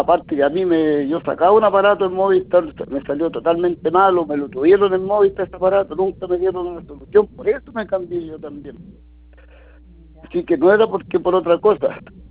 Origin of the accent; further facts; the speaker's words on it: Casablanca, Valparaíso, Chile; yo soy de acá de Casablanca, fui a la sucursal de Valparaíso a ver la cuestión